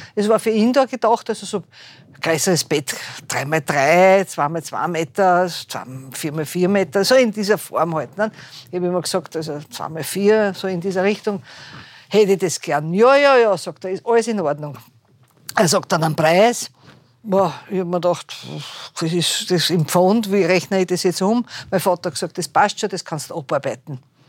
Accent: Vienna, Austria; Ich bin in der Gastronomie aufgewachsen, also im Prater eigentlich aufgewachsen.

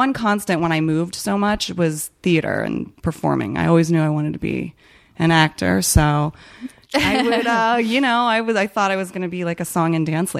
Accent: Chicago, Illinois, United States; born there; also born or lived in Ohio / New Jersey / Alabama / California; now in Los Angeles, United States; I was born in Chicago, then I moved to Ohio, then I moved to New Jersey, then I moved to Alabama, then I moved to California, and then I moved to South Korea, and then I moved to Virginia

